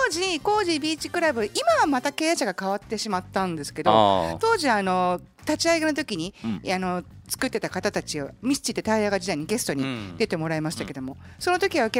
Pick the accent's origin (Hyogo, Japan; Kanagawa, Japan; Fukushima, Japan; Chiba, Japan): Kanagawa, Japan; 私あの神奈川出身なんですけども